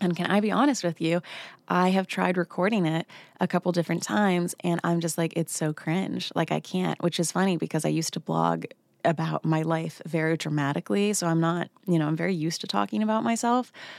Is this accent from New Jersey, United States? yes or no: yes; New Jersey, United States; So I was born in New Jersey.